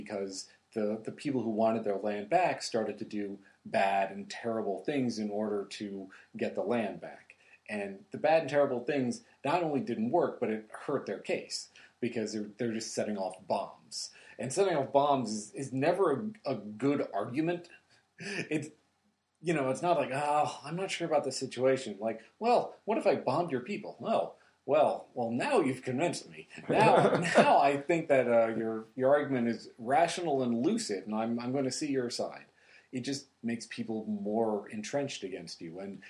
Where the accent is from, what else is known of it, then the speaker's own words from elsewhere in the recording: Ireland; So I'm Irish, and I grew up hearing about all of the troubles going on in Northern Ireland